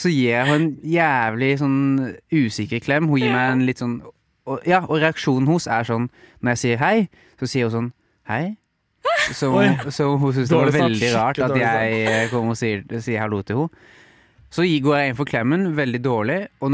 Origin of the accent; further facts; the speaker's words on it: Arendal, Agder, Norway; min sånn sommer hjemme i Arendal.